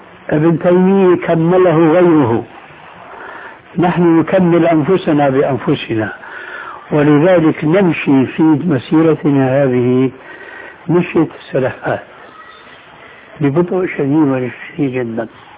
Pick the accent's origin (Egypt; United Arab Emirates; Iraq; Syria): Syria; أنه كما يقولون عندنا في سوريا ما عندهم بقى عمل إلا سند الحيطان أو إلقاء رجل على رجل.